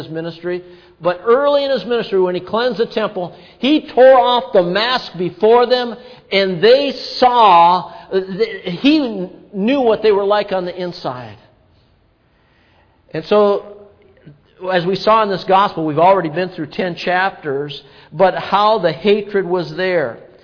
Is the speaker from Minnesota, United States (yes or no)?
yes; Duluth, Minnesota, United States; which was in Lake Nebagamon, Wisconsin, was about 30 miles south of my hometown of Duluth, Minnesota